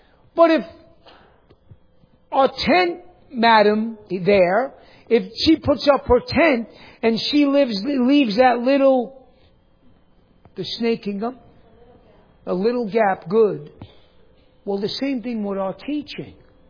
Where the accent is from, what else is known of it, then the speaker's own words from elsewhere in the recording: New York, United States; Does anybody go camping? I'm from New York. Tents are like, so.